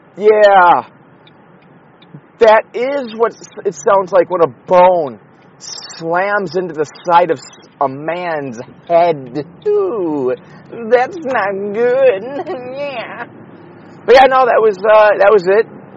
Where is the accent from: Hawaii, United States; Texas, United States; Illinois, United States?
Illinois, United States; Chicago; live from Chicago, Illinois, the United Center, my hometown-ish.